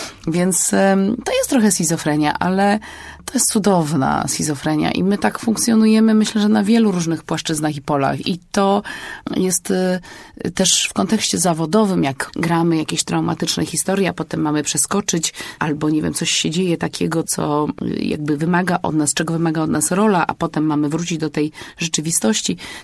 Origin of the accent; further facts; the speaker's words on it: Warsaw, Masovian Voivodeship, Poland; Chociaż jest to moje miasto, jestem warszawianką